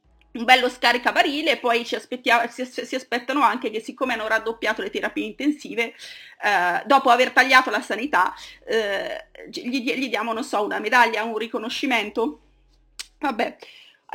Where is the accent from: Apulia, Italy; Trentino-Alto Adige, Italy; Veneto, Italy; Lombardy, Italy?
Lombardy, Italy; Bergamo; io sono di Bergamo, dicono sei di parte